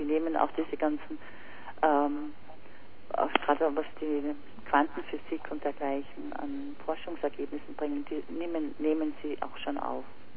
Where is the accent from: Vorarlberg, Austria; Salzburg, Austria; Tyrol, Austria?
Salzburg, Austria; ich als Salzburgerin benutze jetzt natürlich den Papst, weil der mir heute schon am nächsten ist, weil ich in dieser Religion aufgewachsen bin.